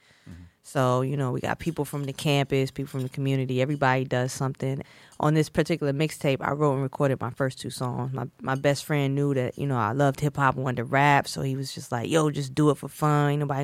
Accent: the South, United States; You know, growing up in the South, it's like, get a job, get married, and get a job like an accountant, a doctor.

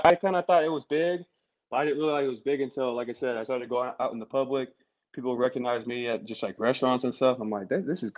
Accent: Utah, United States; I'm from Utah. For those of you who don't know, that I am from Utah.

